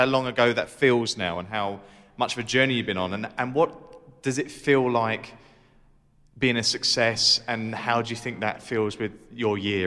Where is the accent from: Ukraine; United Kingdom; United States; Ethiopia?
United Kingdom; Romford, East of England; born there; I was born in Romford.